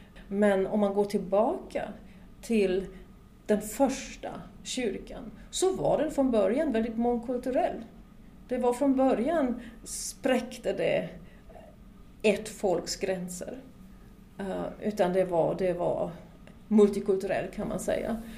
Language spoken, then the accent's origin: Swedish; Germany; Jag är uppvuxen i Tyskland på slutet på 50-60-talet.